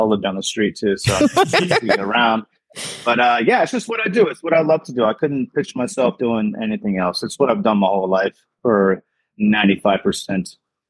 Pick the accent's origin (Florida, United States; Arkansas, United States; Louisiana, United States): Florida, United States; born there; also born or lived in New York / Maryland / Colorado; I was born in Central Florida, but I've been living in New York, lived in Maryland, a little stint in Colorado, but now I'm here